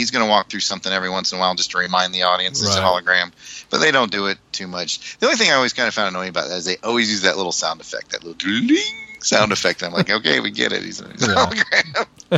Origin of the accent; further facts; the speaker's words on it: Indiana, United States; I'm from Indiana.